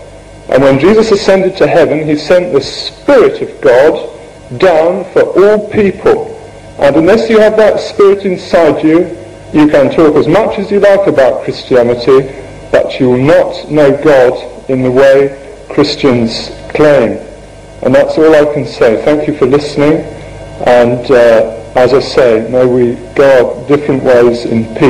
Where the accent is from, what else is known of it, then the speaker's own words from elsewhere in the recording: United Kingdom; ladies and gentlemen, I'm British.